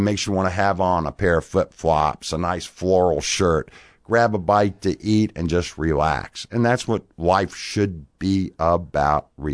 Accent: Fairview Beach, Virginia, United States; I'm originally from a little place called Fairview Beach, Virginia, King George County, the other side of Fredericksburg.

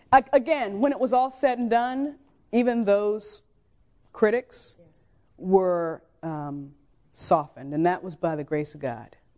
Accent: Williamsburg, United States; And see, I grew up in Williamsburg. This is my hometown.

